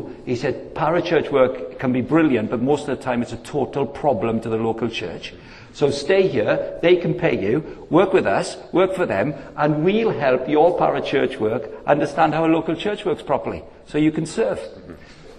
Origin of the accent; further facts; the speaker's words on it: Llanelli, Wales, United Kingdom; I grew up in South Wales, a town called Llanelli, which when I was growing up was the finest rugby team in the world